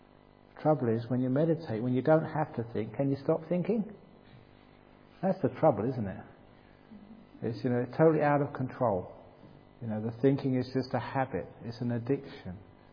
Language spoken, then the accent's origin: English; England, United Kingdom; born there; I was born in England, I like it cold.